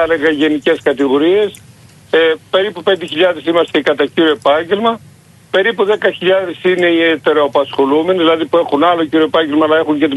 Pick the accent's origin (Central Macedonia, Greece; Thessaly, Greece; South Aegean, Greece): Thessaly, Greece; Eleftherochori; Ναι, το χωριό μου είναι του νομού Μαγνησίας. Είναι στη μέση περίπου από Βελεστίνο Φάρσα Λαλμυρό.